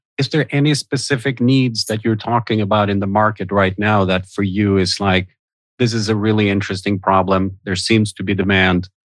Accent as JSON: {"language": "English", "country": "Sweden", "said": "I'm from Sweden originally and kind of have a foot in Europe as well."}